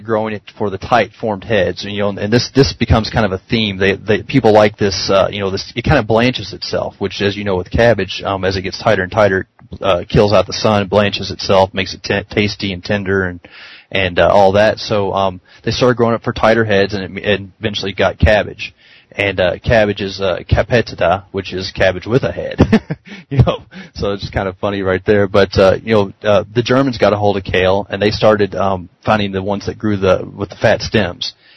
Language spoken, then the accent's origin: English; the South, United States; Well, you know, I'm from the South, so, you know, or mid South at least, so we eat a lot of cooked cabbage.